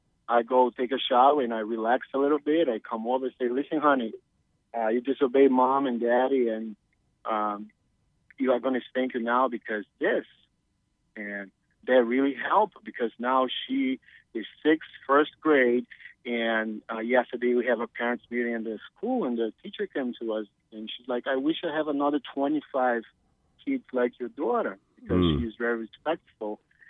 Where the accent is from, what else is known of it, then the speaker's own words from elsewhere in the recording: Brazil; now in United States; I'm originally from Brazil.